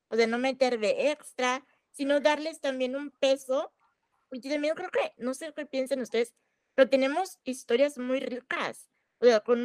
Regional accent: Chihuahua, Mexico; porque soy de Chihuahua

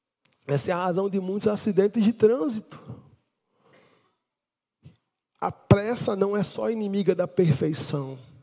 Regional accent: Natal, Rio Grande do Norte, Brazil; now in São Paulo, Brazil; Eu vim de Natal para São Paulo, né?

